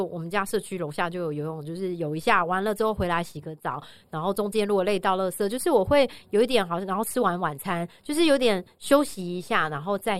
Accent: Taiwan; 特别是我们都是台湾人嘛

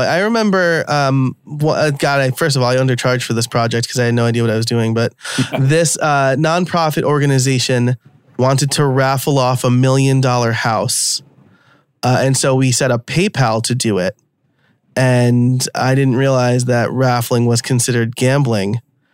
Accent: New York, United States; accent: New York; sorry, my New York accent might come out from time to time.

